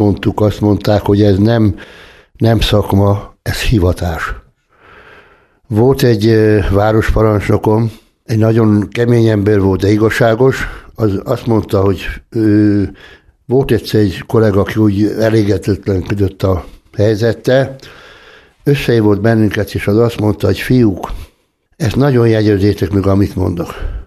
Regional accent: Tázlár, Bács-Kiskun, Hungary; Tázlári születésű vagyok, itt is nőttem föl. Mikor fölnőttem, akkor Szegedre nősültem

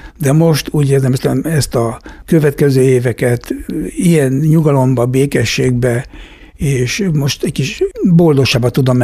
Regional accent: Budapest, Hungary; Hát én igazából Pesten születtem, a Császáruszodába jártam úszni sokáig

